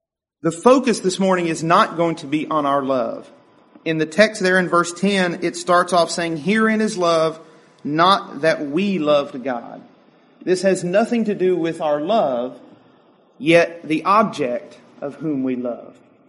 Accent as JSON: {"language": "English", "town": "Ashland", "country": "United States", "said": "And I say, I'm from Ashland."}